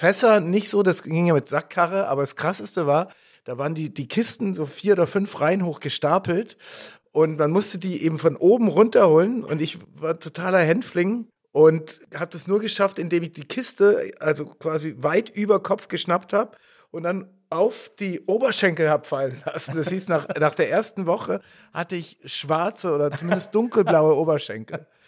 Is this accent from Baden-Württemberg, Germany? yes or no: yes; Stuttgart, Baden-Württemberg, Germany; auf jeden Fall bin ich ein Stuttgarter Junge, in Stuttgart-Süd, Heslach, zur Schule gegangen.